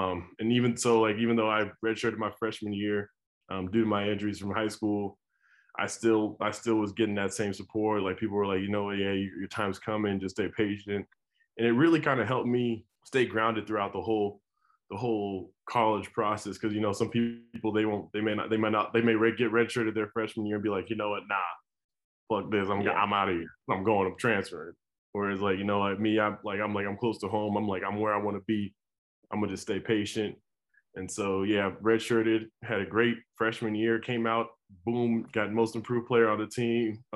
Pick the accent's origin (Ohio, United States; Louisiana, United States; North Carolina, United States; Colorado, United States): Colorado, United States; coming from a Colorado high school, growing up in Colorado and then going to the University of Colorado